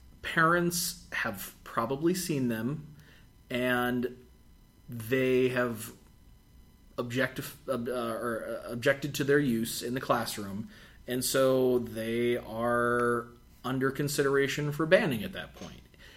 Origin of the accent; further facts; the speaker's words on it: United States; that's where someone like the New Zealand censor really bothers me as an American.